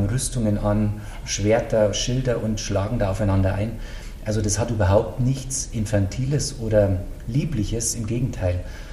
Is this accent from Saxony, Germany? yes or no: no; Bad Tölz, Bavaria, Germany; Ich komme ursprünglich aus Bad Tölz.